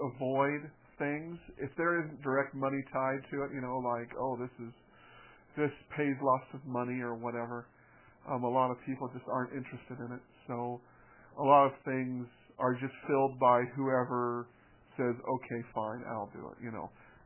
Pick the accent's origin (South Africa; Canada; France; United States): United States; Tucumcari, New Mexico; I was from Tucumcari. I met you in Tucumcari.